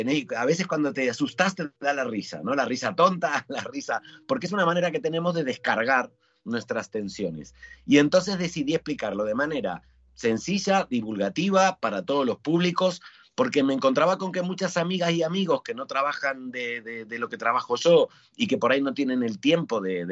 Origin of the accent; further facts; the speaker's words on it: Argentina; moved away as an adult; now in Spain; yo vivo en España hace 28 años, he cumplido 28 años en España, y me fui de Argentina con 24 años, es decir, he vivido más en España que en Argentina. Pero a mí me gusta mantener mi acento